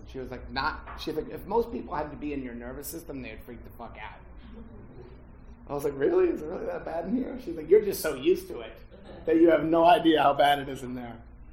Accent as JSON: {"language": "English", "town": "Norfolk", "region": "Virginia", "country": "United States", "tie": "born there", "said": "I know I was born in Norfolk, Virginia."}